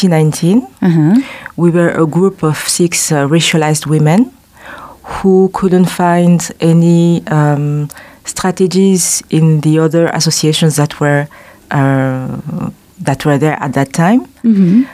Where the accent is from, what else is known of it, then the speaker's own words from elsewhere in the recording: Rwanda; now in Luxembourg; I'm originally from Rwanda. I'm a former refugee from Rwanda. Mm-hmm. I arrived in Luxembourg in 1998.